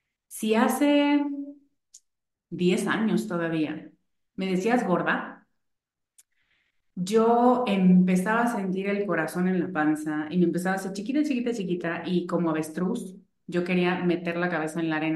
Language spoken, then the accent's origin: Spanish; Mexico; soy gorda y mexicana y morena. Chaparrita